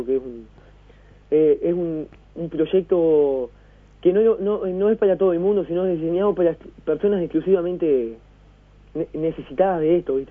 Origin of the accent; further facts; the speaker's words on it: Paysandú, Uruguay; por una cuestión de que yo soy de Paysandú